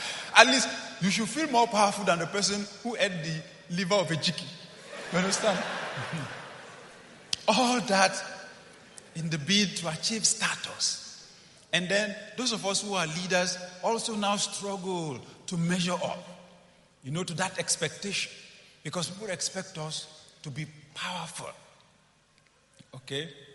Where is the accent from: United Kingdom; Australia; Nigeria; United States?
Nigeria; But for me, as a Nigerian, there was another part to the story.